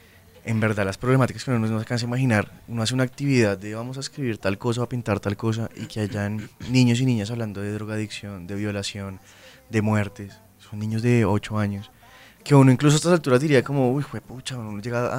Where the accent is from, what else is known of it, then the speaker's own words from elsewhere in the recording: Colombia; Hemos perdido mucho ese somos todos colombianos